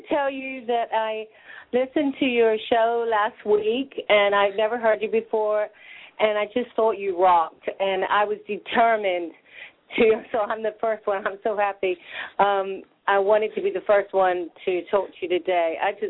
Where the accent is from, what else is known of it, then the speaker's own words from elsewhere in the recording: England, United Kingdom; I'm from England.